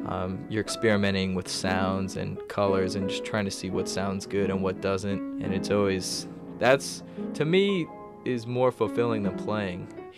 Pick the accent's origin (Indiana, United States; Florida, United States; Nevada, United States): Nevada, United States; Las Vegas; I'm originally from Las Vegas, Nevada, and I'm a jazz studies major.